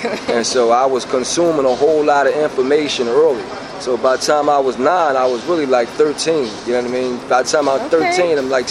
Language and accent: English; Philadelphia, Pennsylvania, United States; But I was a storyteller from West Philadelphia, this area called The Bottom. I was the oldest grandchild, and my mother was the oldest of eight, my father was the oldest of four.